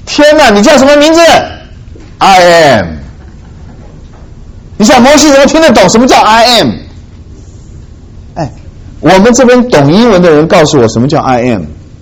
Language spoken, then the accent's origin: Chinese; China; 你看我们中国人所想象出来的那些神，也会争风，也会吃醋，对不对？